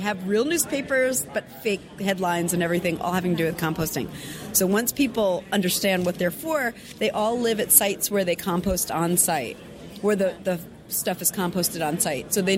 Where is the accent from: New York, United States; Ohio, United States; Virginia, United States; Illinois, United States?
New York, United States; New York City; I'm from New York City